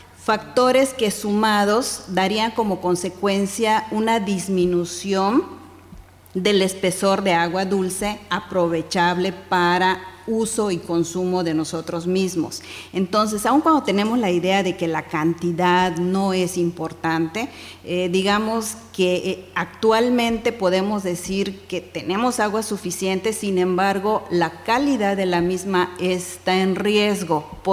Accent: Yucatán, Mexico; como yucatecos sabemos que donde hacemos un agujero vamos a encontrar agua.

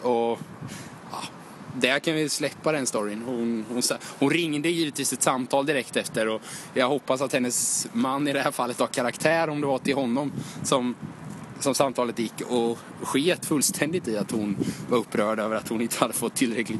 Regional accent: Vimmerby, Kalmar County, Sweden; Vi kommer från Vimmerby, det är ingen hemlighet längre.

